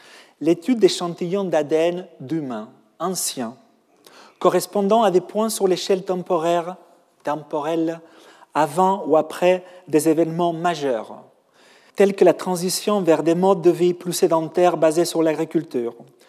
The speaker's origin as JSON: {"language": "French", "region": "Catalonia", "country": "Spain", "second_language": "French", "moved": "as an adult", "lives_now": "Paris, France"}